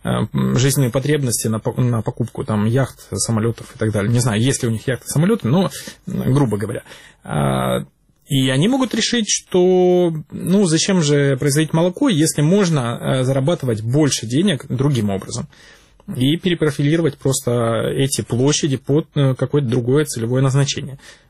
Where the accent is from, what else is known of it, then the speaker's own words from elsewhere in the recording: Sevastopol, Ukraine; Поскольку я из Севастополя сам